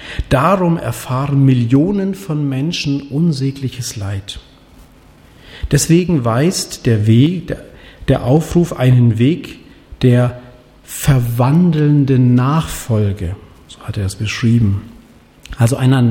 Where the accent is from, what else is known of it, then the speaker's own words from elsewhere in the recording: Tanzania; Arusha, einer Stadt in meinem Heimatland Tansania